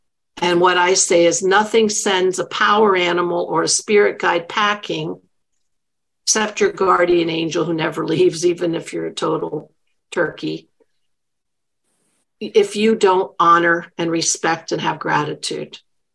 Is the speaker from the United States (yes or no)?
yes; Flushing, New York, United States; born there; I was born in Flushing, and my grandparents were from Garden City.